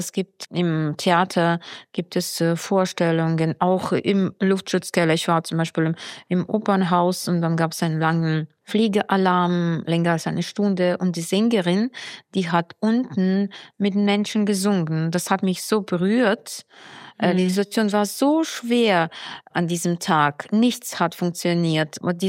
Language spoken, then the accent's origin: German; Ukraine; Ich bin die ganze Zeit hier, ja. Das ist schon der vierte Kriegswinter. Und ich wollte die Ukraine nicht verlassen. Das ist meine Heimat und ich fühle mich hier gebraucht. Ich bin Journalistin, ich bin Lehrerin, ich spreche viele Sprachen.